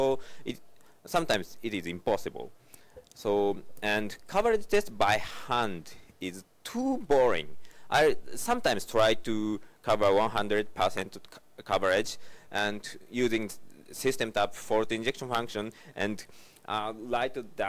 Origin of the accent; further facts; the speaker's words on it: Kanagawa, Japan; I'm from Kanagawa, next to Tokyo, Japan